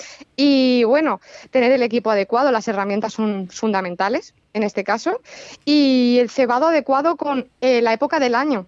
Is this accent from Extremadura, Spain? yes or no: no; Toledo, Castilla-La Mancha, Spain; Yo, que soy de Toledo, o sea, colindo con Toledo, ¿no? Así estoy un poco ahí.